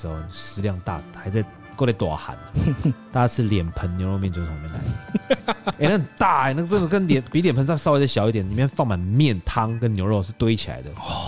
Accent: Hualien, Hualien County, Taiwan; 因为我花莲人，我还是得要经过那边啊

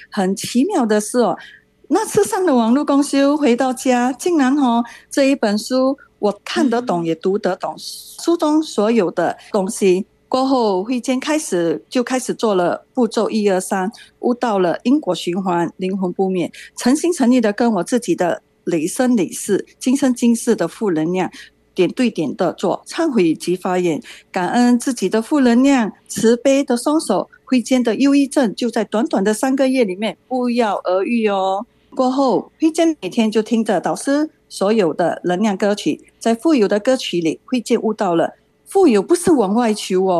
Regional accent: Singapore; 我是来自新加坡的

